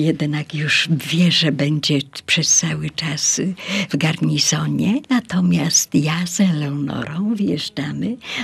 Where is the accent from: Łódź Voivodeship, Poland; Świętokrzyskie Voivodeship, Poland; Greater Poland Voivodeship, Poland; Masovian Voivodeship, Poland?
Greater Poland Voivodeship, Poland; Kalisz; moved away as an adult; now in Gdynia, Poland; Tam, gdzie się urodziłam i przeżyłam 20 kilka lat. Dopiero za głosem serca z Kalisza dotarłam do Gdyni, gdzie już ponad pół wieku mieszkam.